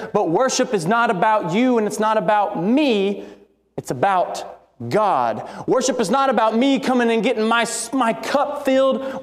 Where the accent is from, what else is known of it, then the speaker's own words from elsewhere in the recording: Southern United States, United States; I'm a Southerner.